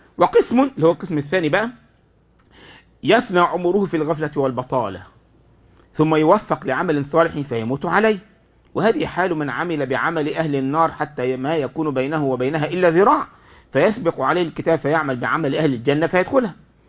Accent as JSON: {"language": "Arabic", "country": "Egypt", "said": "مرة من المرات لما حصل عندنا في مصر اللي حصل في ربع العدوية والناس قتلوا وكده"}